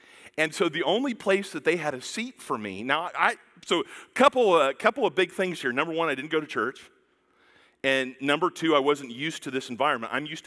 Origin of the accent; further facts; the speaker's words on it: Pella, Iowa, United States; because I grew up in Pella, Iowa, which is not very diverse, right? You have the Dutch and the non-Dutch in Pella.